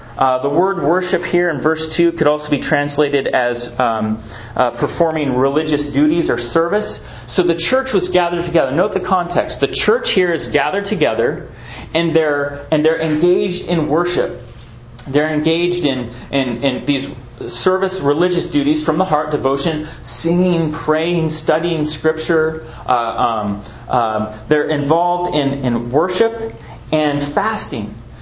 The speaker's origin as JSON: {"language": "English", "region": "Washington", "country": "United States", "tie": "born or raised there", "said": "We grew up in Washington, Eastern Washington, a lot of farming, and it's also dry out there"}